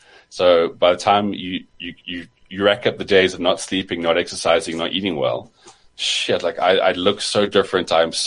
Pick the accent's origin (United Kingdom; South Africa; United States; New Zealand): South Africa; This is the annoying thing about being South African and traveling, is that the first thing you always think about is like, can I live here?